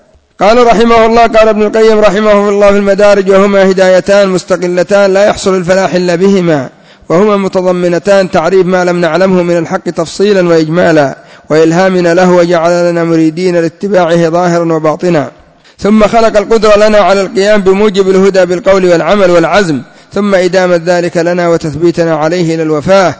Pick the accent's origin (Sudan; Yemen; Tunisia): Yemen; تسمى عندنا في اليمن الكلبان